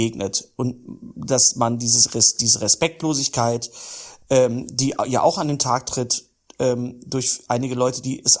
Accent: North Rhine-Westphalia, Germany; Und da mache ich mir als Wessi natürlich auch Gedanken, wenn ich so sage, wo komme ich eigentlich her? Ich komme ja auch nicht, ich sage ja auch nicht, ich bin Nordrhein-Westfale. Oder ich würde auch nie sagen, ich komme aus Nordrhein-Westfalen

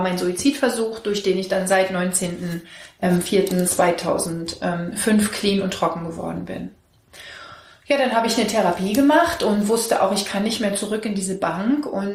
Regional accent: Berlin, Germany; Ja, ich bin im Krankenhaus in Berlin-Buch geboren. Genau, und auch in Berlin aufgewachsen, zwischen Lichtenberg und Pankow.

